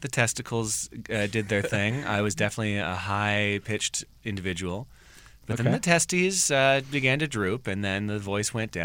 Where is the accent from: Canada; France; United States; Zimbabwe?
Canada; Ontario; originally from a small farm town outside of London, Ontario, Canada. Small town, Canada.